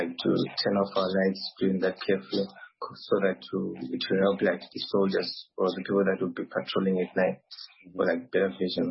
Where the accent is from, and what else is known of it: Zimbabwe; English is a second language; moved away as an adult; now in Khmelnytskyi, Ukraine